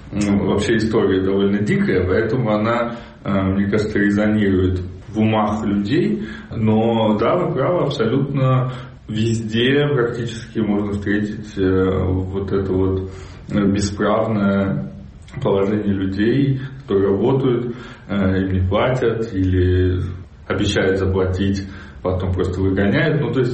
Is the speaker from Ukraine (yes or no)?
no; Uzbekistan; moved away as an adult; now in Russia; потому что я приехал из Узбекистана, мне было 22 года.